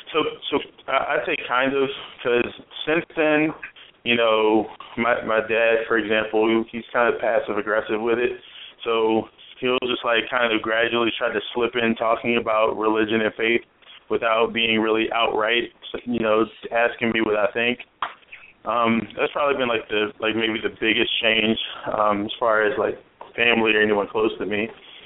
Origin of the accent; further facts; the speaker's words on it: Washington, District of Columbia, United States; From Washington D.C., and I'm currently 27 years old.